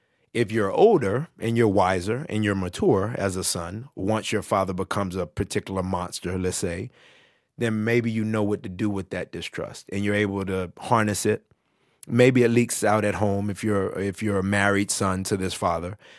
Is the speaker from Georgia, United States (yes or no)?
yes; Decatur, Georgia, United States; I'm from Decatur. I'm from that. Wesley Chapel and Snapfinger